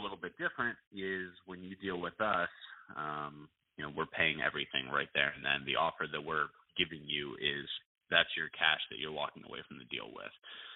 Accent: Maryland, United States; And because we're both, my business partner Jeff and I are both born and raised in Maryland, we know this market very well.

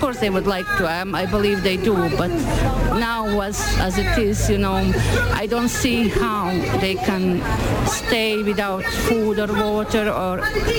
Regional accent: Bosnia & Herzegovina; English is a second language; moved away; Since I've been a refugee myself once, I'm coming from Bosnia.

